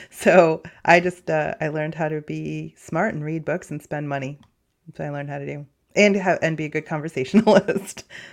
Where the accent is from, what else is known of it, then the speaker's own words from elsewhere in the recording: Ireland; I'm legitimately Irish with passport and everything.